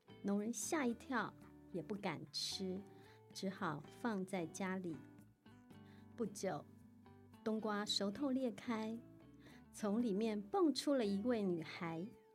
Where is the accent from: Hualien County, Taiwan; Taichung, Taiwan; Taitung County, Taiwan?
Hualien County, Taiwan; 大家好，我的故乡在花莲